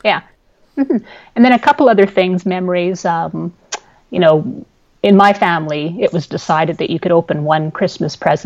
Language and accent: English; Canada; But I think growing up in Canada, I've realized that there were a trio of other short animated films that maybe were only in Canada